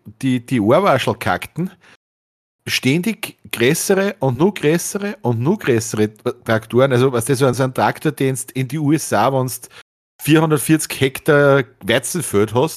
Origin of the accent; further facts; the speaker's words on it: Reichraming, Upper Austria, Austria; Ich komm aus Big City Reichraming.